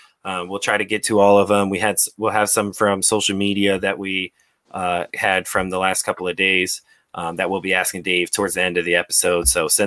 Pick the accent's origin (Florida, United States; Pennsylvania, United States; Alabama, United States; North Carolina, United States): Pennsylvania, United States; Philadelphia; starting with the Eagles, my hometown team